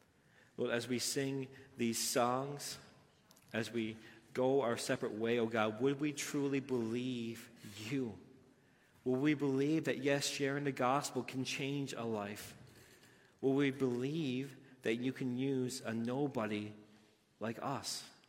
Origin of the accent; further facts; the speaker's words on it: Newfoundland and Labrador, Canada; I'm from the Bay. I like the Bay. He took two baymen and he plopped them right in the middle of downtown St. John's.